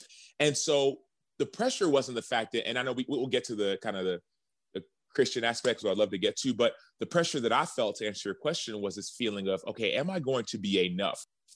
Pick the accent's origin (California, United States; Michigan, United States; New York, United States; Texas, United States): Texas, United States; Dallas; So my growing up in Dallas experience, it wasn't like I really got a chance to know Dallas. I just got a chance to know different cultures.